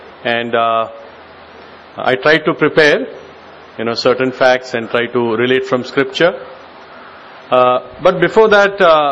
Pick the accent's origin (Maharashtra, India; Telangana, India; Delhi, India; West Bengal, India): Maharashtra, India; Mumbai; And I was born, like brother said, in a Gujarati Hindu family. And I was born and brought up in Bombay, in Santa Cruz East.